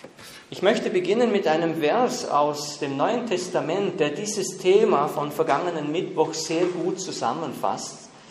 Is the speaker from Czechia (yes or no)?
no; Vorarlberg, Austria; now in Innsbruck, Austria; bin aus Vorarlberg ursprünglich, lebe aber schon lange mit meiner Familie, mit meiner Frau und mit meinen drei Kindern hier in Innsbruck.